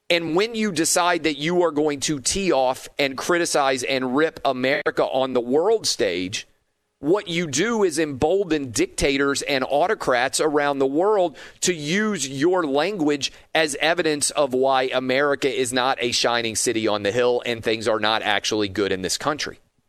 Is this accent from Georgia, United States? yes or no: no; Akron, Ohio, United States; I grew up in Akron, Ohio. I know how important getting a job is.